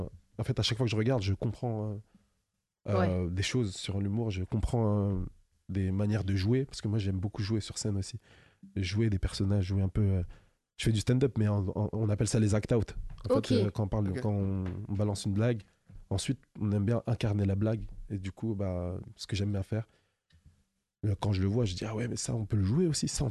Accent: Cameroon; parce que je suis camerounais comme.

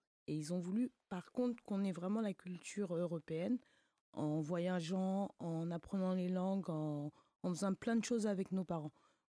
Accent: Paris, Île-de-France, France; born there; J'aurais dû naître dans le 91, dans un petit hôpital. Et en fait, je suis née à Paris 12e

